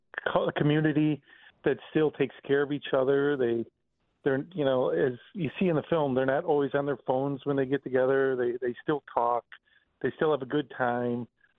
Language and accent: English; Janesville, Wisconsin, United States; I'm from Janesville. So if we drove from Janesville to Madison, I mean, that's halfway.